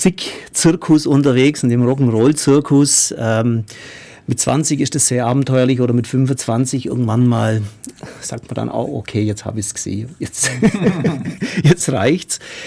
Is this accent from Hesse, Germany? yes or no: no; Bavaria, Germany; Also aufgewachsen, man hört es wahrscheinlich am Dialekt, ich komme schon hier aus dem Ländle, aus dem südlichen Landkreis Neu-Ulm und bin da auch wieder ansässig nach ein paar Ausflügen